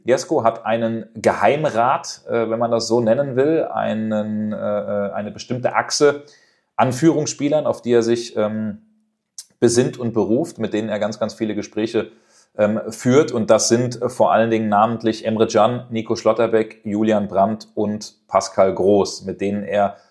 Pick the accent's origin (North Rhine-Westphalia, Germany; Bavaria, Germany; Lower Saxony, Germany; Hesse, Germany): Hesse, Germany; Frankfurt; born there; weil ich da immer ein Auge als gebürtiger Frankfurter natürlich hinwerfe